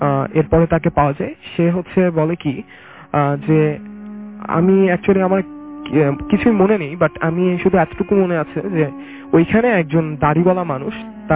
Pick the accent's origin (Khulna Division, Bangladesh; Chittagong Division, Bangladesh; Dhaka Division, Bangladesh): Khulna Division, Bangladesh; Madhupur; আমার গ্রাম হচ্ছে কুষ্টিয়া কুমারখালীর মধুপুর গ্রামে।